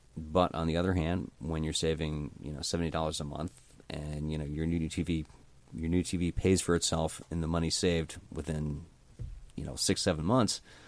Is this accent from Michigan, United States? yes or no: no; New Jersey, United States; I mean, I grew up in New Jersey, so I saw it firsthand.